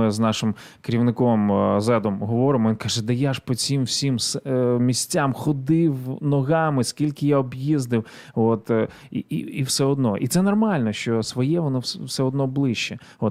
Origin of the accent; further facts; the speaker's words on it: Kyiv Oblast, Ukraine; now in Kyiv, Ukraine; Коли я з Київської області взагалі живу в Києві, і коли все це лізло, вся ця нечисть з півночі лізла через ті міста, через ті села, де я виріс